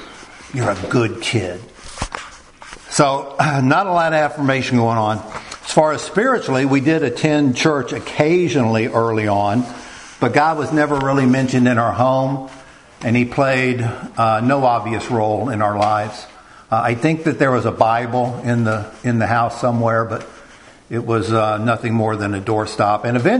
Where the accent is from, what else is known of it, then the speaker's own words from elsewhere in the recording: San Antonio, Texas, United States; born there; I was born in January 19th, 1955 in San Antonio, Texas.